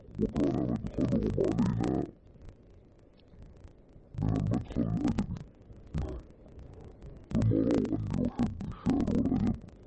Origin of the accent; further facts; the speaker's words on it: Saudi Arabia; عندنا في السعودية